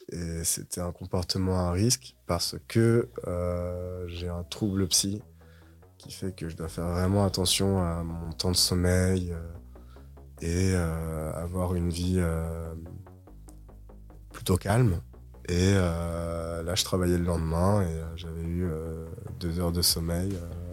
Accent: Paris, Île-de-France, France; J'ai grandi dans Paris, dans le 18e

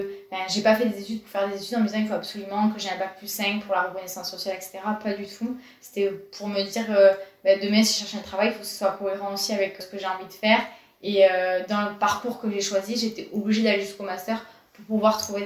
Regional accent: Saint-Geniès, Occitanie, France; also born or lived in Montpellier; Je suis née à Montpellier, je suis arrivée à 3 jours à Saint-Geniès et je suis toujours à Saint-Geniès.

